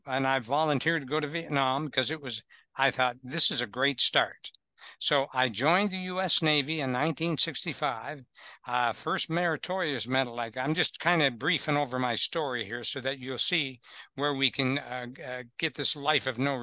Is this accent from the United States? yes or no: no; Canada; I'm originally from Canada, but I was the runaway.